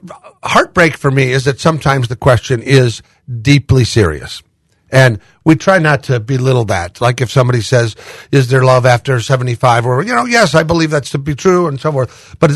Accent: Omaha, Nebraska, United States; I grew up in Omaha, so we saw snow.

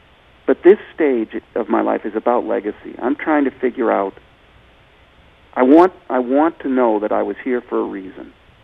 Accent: Boston, Massachusetts, United States; Growing up in Boston with a larger-than-life Irish Catholic father and trying to find my place with other children, sighted children

